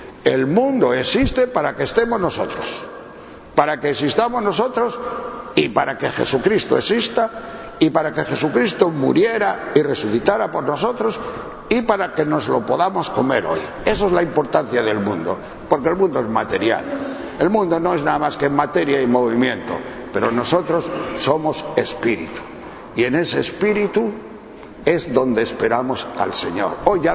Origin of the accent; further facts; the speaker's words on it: Castile and León, Spain; Yo voy por mi pueblo, voy por mi pueblo, que soy de León, del norte de León, que hay montañas muy altas